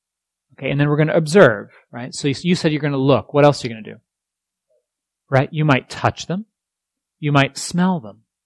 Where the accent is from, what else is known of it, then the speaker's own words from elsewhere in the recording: East Coast, United States; I grew up on the East Coast, and there the forests are many deciduous forests.